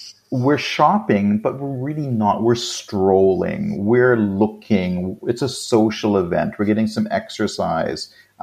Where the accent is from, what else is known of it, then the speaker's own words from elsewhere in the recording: England, United Kingdom; I can never pronounce this because it's French and I'm English.